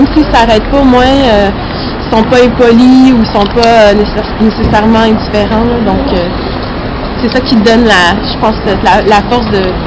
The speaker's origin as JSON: {"language": "French", "region": "Quebec", "country": "Canada", "moved": "yes", "lives_now": "Lyon, France", "said": "Moi je viens du Québec. Je suis à Lyon depuis novembre."}